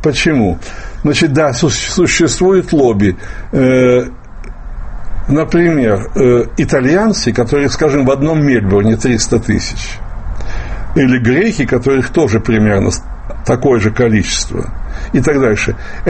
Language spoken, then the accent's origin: Russian; Moscow, Russia; Я думаю, что я больше москвич все-таки.